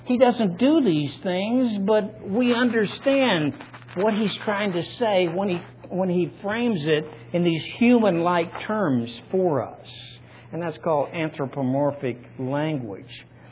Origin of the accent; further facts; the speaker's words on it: Oklahoma, United States; accent: Okie; Boy, I'm having trouble with words today, me and my Okie accent.